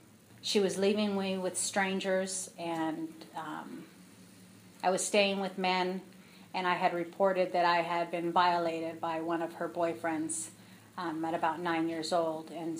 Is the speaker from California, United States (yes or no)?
yes; California, United States; I'm from this area. I'm from Five Cities area. I've grown up here all my life.